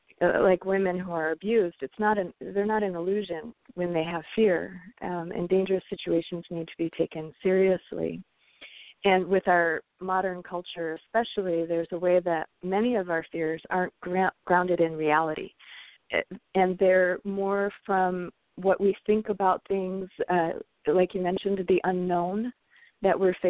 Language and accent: English; Detroit, Michigan, United States; One of the other aspects of growing up in Detroit was to be in the midst of the intense racial divide